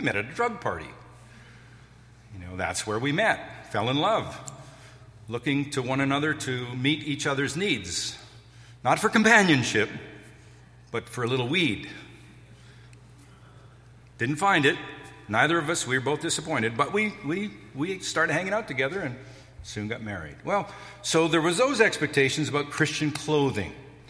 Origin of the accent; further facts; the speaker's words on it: Mi'kma'ki, Canada; The Mi'kmaq people are a nation. We come from Mi'kma'ki, the land of the Mi'kmaq people. It's our nation.